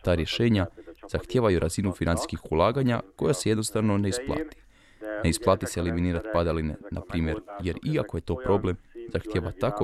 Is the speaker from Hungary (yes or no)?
yes; Hungary; Croatian is a second language; Kod nas, u Mađarskoj, sustav za sprječavanje oštećenja leda je u biti sustav koji tječe na vrijeme.